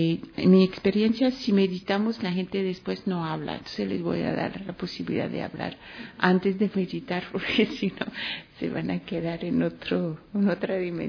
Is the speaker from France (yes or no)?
yes; Paris, Île-de-France, France; born there; Spanish is a second language; also born or lived in Chile / Central America; Yo nací en París. Es que el español lo aprendí en Chile con una argentina y luego viví 10 años en América Central.